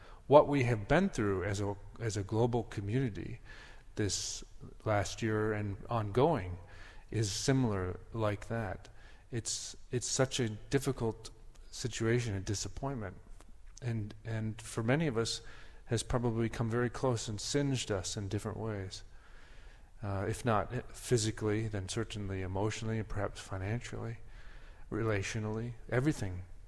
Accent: Wisconsin, United States; It's growing up in Wisconsin, the day started to get a little bit warmer, the crocuses were starting to come up

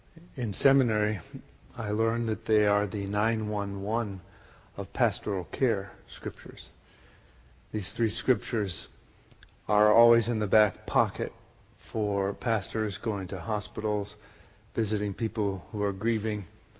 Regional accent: Wisconsin, United States; And growing up in Wisconsin, I wasn't the greatest swimmer.

